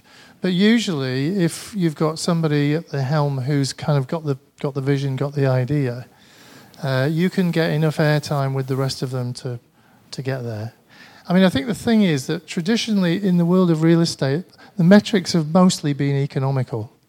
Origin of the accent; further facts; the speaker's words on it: Manchester, North West England, United Kingdom; accent: Mancunian English; putting up with my Mancunian English accent.